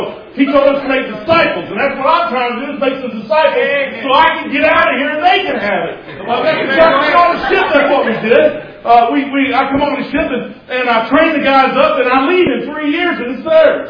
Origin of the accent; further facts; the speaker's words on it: Kentucky, United States; I'm from Kentucky, by the way. I'm about as dumb as you can get, and I'm okay with that.